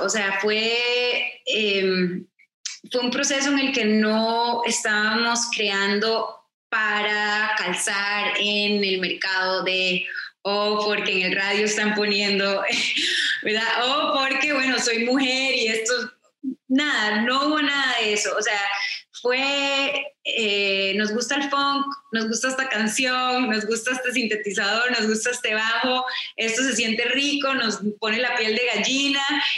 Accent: Costa Rica; soy de Costa Rica, entonces crecí escuchando boleros, bossa nova, porque mi mamá es amante de la música brasileña, bachata.

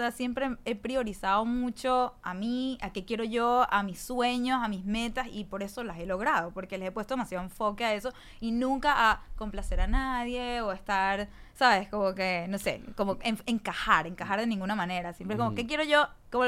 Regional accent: Venezuela; Porque yo soy venezolana.

